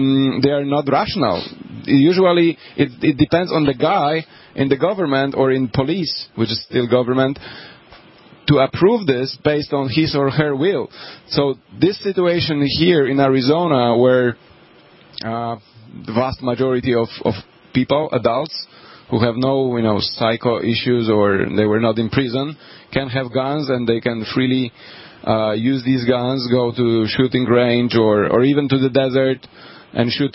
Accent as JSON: {"language": "English", "country": "Poland", "second_language": "English", "said": "You know, and in case of Poland, I come from Poland."}